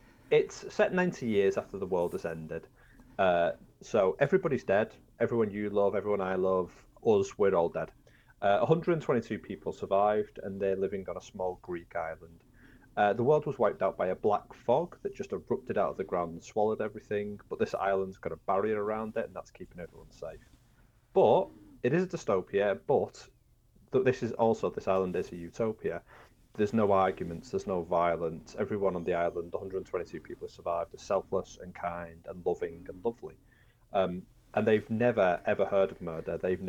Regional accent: the north of England, United Kingdom; I'm British. I'm from the North.

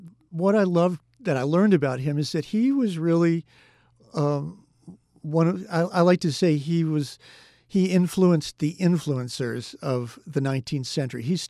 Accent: Kentucky, United States; now in New York City, United States; So it's, you know, I'm not from around here. I'm from Kentucky originally.

